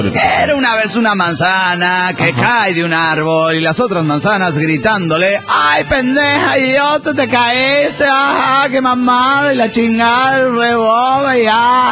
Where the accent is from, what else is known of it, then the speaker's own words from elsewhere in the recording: Tunja, Boyacá, Colombia; de Tunja, Colombia.